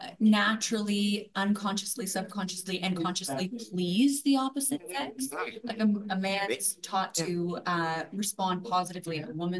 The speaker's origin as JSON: {"language": "English", "country": "Canada", "said": "I'm Canadian, so I have to throw a little French"}